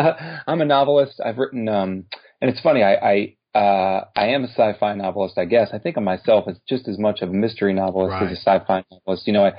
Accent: United States; You know, of course, it's my community as an American

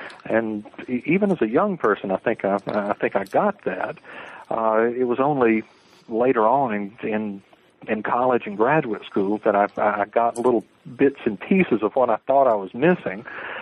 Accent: the South, United States; I'm from the South generally. I'm sort of an Army brat. We lived a number of places. But I suppose living in the South, growing up in the South, it's hard to get away from history.

